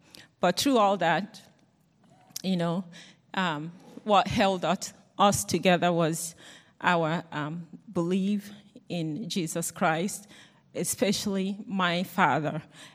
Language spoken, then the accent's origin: English; Nigeria; I'm from Nigeria, as he said, and I grew up in a family that we were Christians. I don't know any other way. I was born in that family. My father was a strong Christian.